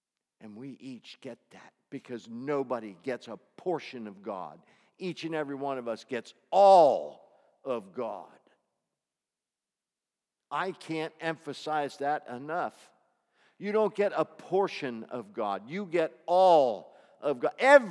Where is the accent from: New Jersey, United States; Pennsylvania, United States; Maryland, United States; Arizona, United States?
Pennsylvania, United States; Glen Rock; from Glen Rock, Pennsylvania.